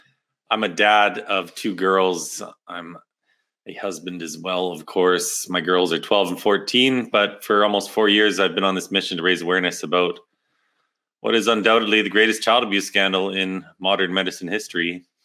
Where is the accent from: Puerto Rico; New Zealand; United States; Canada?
Canada; Well, I'm Canadian.